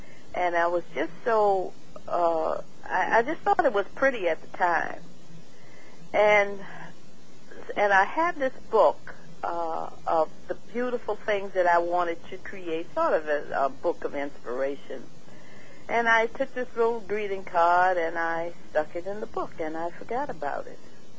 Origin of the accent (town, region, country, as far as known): Virginia, United States; moved away as an adult